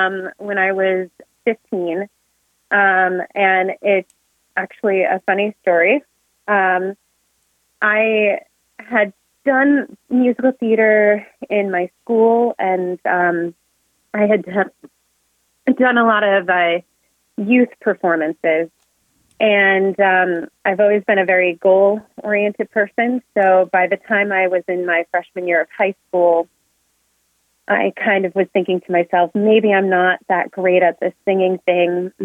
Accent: Albany, New York, United States; So I'm from Albany, New York.

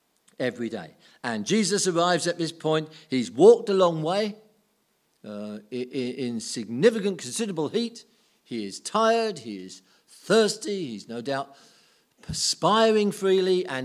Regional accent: United Kingdom; because I'm British

